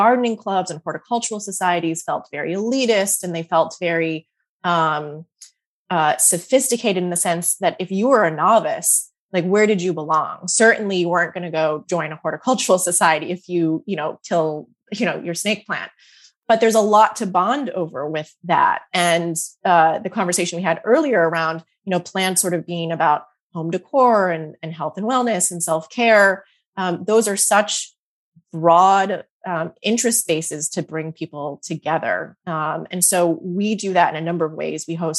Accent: Massachusetts, United States; I grew up in Western Massachusetts.

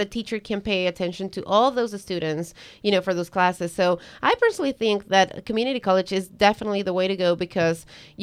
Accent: Ecuador; English is a second language; So so I'm originally from Ecuador, right?

